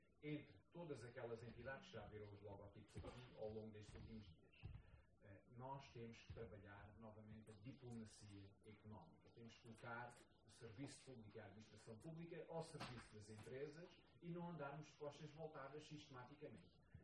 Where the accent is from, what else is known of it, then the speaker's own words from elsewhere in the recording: Portugal; Quando estamos lá fora, somos portugueses, vindos de Portugal